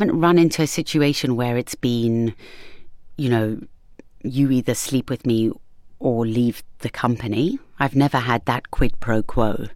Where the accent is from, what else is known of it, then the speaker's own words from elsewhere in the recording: South Africa; born there; also born or lived in England; I was born in South Africa, went to England, then had to, you know, then came here.